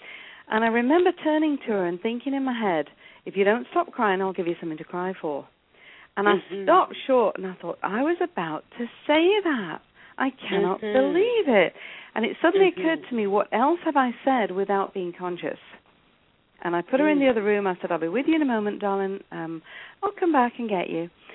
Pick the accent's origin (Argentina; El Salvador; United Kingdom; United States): United Kingdom; England; I mean, as you can hear, I'm English. I was born in England.